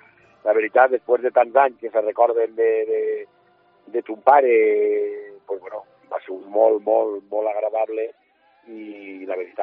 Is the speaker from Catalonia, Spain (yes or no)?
no; Benicàssim, Valencian Community, Spain; nosaltres, com sabràs, tota la família som de Benicassi.